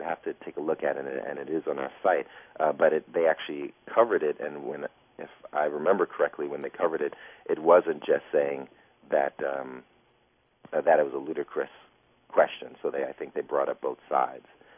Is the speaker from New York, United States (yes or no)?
yes; Bronx, New York, United States; Well, I'm from the Bronx, so forgive me for saying it this way, but it ain't over yet.